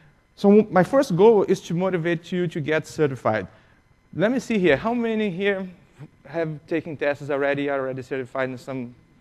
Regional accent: Brazil; I'm from Brazil, and I started there in Brazil working with PCs, like old PCs.

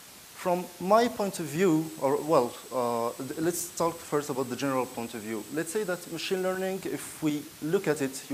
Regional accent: Morocco; I'm from Morocco, coming from Morocco. I'm very excited to be here with you in Kenya.

